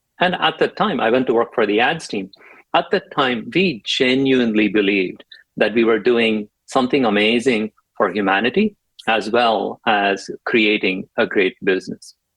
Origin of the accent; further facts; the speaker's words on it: India; now in United States; Yeah, so I grew up in India.